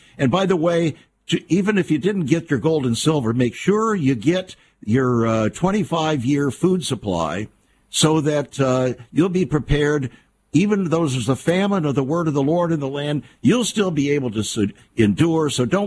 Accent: California, United States; When I came from California, Phil, they called us fruits and nuts and flakes.

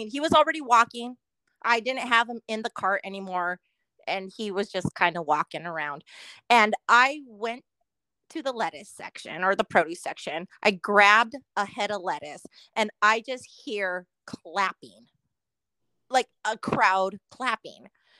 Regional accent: Hawaii, United States; I remember dancing with my brother and my cousins when I was younger in Hawaii

